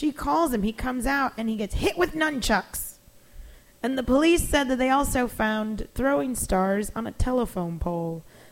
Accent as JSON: {"language": "English", "town": "Joliet", "region": "Illinois", "country": "United States", "tie": "born or raised there", "said": "Now, I found this other story, which they're from my hometown of Joliet."}